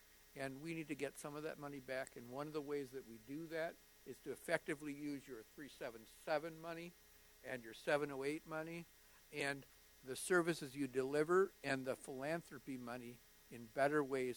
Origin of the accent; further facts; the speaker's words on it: Waukegan, Illinois, United States; even though I'm from Waukegan, which is as far north as you can go